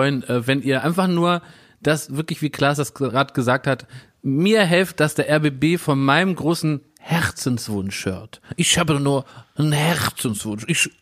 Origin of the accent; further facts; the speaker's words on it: Berlin, Germany; born there; als geborener Berliner